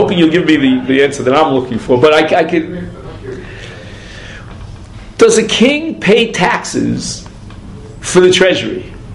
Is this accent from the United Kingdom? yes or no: yes; England, United Kingdom; I'm English.